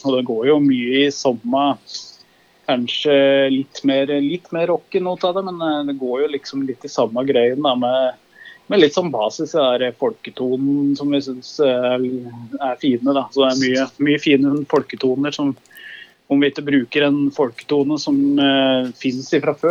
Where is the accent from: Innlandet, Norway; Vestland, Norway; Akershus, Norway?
Innlandet, Norway; Totenvika; vi som lager og skriver låten ihopes, vi er fra Totenvika da. Så vi er opprinnelse